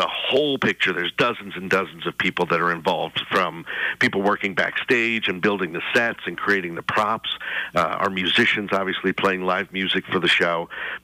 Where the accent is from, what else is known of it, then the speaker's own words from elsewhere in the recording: Ohio, United States; I'm originally from Ohio, so I've got Midwest in me. I recognize the corn.